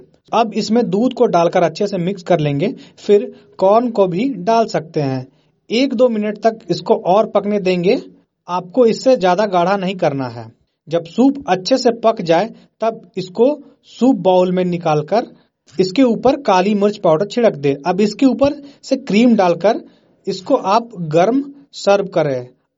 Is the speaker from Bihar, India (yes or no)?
no; Jharkhand, India; और मैं झारखंड रांची के नामकुम प्रखंड का रहने वाला हूँ। हमारे एरिया का पिन कोड है 83 40 10।